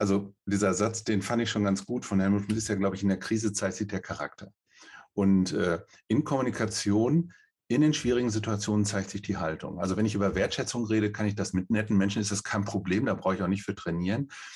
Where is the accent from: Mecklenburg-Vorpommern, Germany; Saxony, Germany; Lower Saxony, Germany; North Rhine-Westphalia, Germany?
North Rhine-Westphalia, Germany; Ich bin in der Paderborner Gegend groß geworden. Da können Sie sich vorstellen, katholischer geht in Deutschland kaum noch, höchstens in einigen Ecken in Bayern.